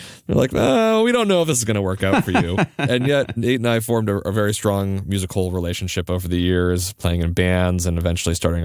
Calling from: Brooklyn, New York, United States; I'm very happy to be here, coming in from equally beautiful, much chillier Brooklyn, New York.

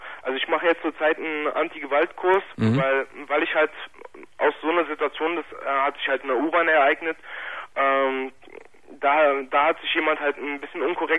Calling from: Berlin, Germany; Ja, ich komme aus Berlin.

